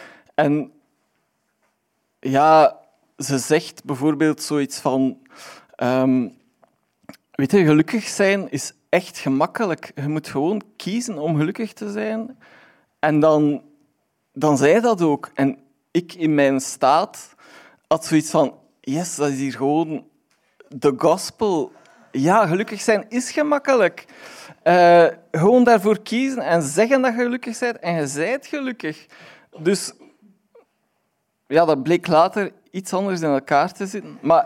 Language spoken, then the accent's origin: Dutch; Aalst, Flanders, Belgium; Het zit zo, ik ben van Aalst, sorry daarvoor.